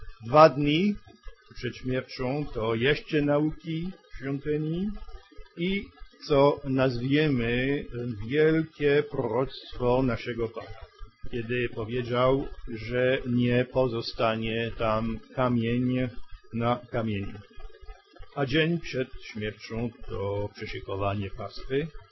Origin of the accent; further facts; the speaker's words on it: France; accent: French; Polish is a second language; To proszę o przebaczenie, także i do mojego francuskiego akcentu.